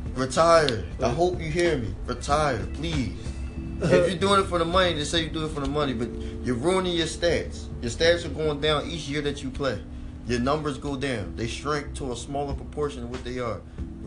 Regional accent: Philadelphia, Pennsylvania, United States; It was against the 76ers, and I'm from Philly, and I still was like, damn, Devin Booker nice.

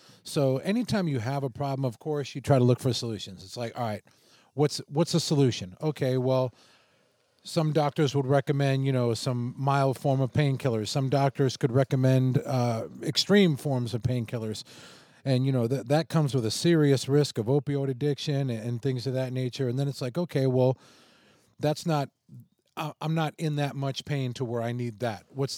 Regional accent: Boston, Massachusetts, United States; now in Tampa, United States; Well, I was born and raised in Boston, and I've lived in Tampa for probably about the past 20 years.

